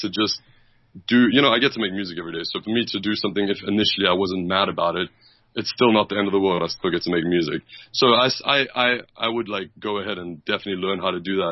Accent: South Africa; I grew up in South Africa.

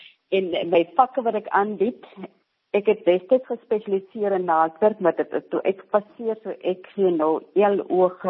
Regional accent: Northern Cape, South Africa; born there; by Hoërskool Essa van Wyk in Springbok. Ek is gebore in Namakwaland.

